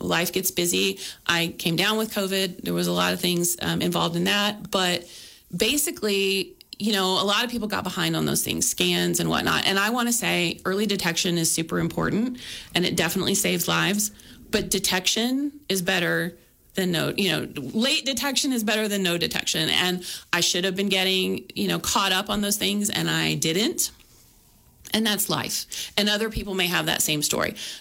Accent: Texas, United States; also born or lived in Houston; I grew up in Texas, on the Texas Gulf Coast, about an hour south of Houston, in a rural area.

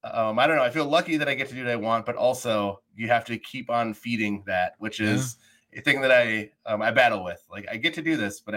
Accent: Wisconsin, United States; No, I'm from the Fox Valley.

